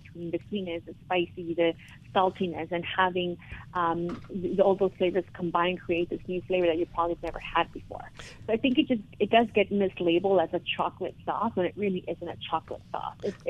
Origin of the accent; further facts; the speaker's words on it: Oaxaca, Mexico; now in United States; growing up in Oaxaca, eating grasshoppers is very, very normal. It wasn't even until I got to the U.S. where people thought it was weird that I was eating grasshoppers.